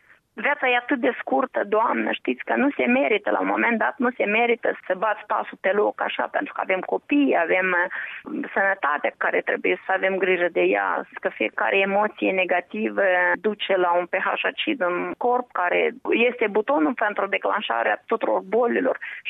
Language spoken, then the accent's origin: Romanian; Moldova; Există o populație a Republicii Moldova, basarabeni, care suntem români